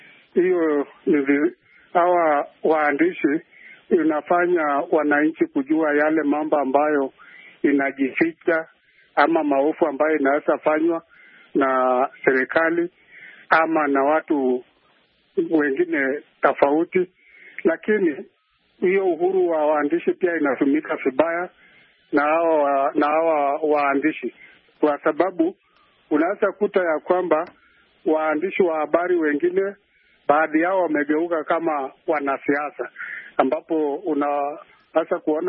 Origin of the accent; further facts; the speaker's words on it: Sikawa, Narok County, Kenya; natoka Sikawa kwa kaunti ya Transmara.